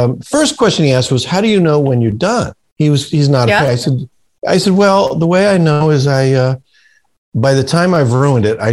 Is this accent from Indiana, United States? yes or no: no; New London, Connecticut, United States; I grew up in New London, Connecticut, so I wasn't afraid of being in New York